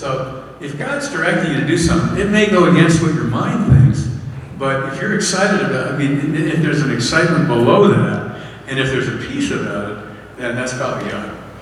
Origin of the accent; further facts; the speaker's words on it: Pennsylvania, United States; I grew up near Philadelphia, and the slogan was, get even.